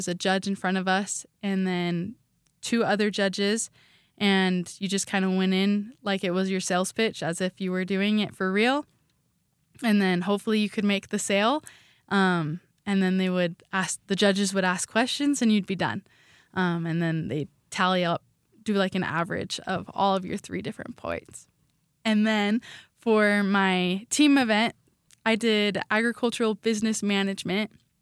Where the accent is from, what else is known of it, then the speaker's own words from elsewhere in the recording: Idaho Falls, Idaho, United States; Yeah, I am from Idaho Falls, Idaho.